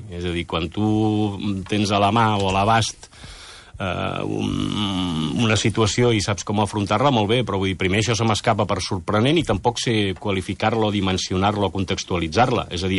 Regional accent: Catalonia, Spain; Jo sóc del Lluçanès i al mateix temps de la Plana de Vic i d'Osona

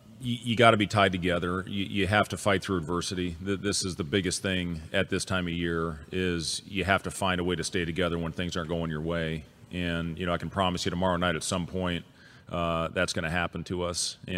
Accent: Lincoln, Nebraska, United States; born there; My dad got his PhD at Nebraska. I was born in Lincoln, so we absolutely love it.

